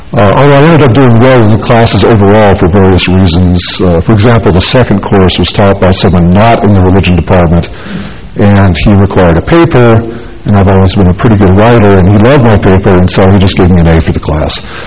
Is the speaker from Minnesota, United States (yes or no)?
no; Illinois, United States; I grew up in Illinois, so none of this wimpy release time seminary for me.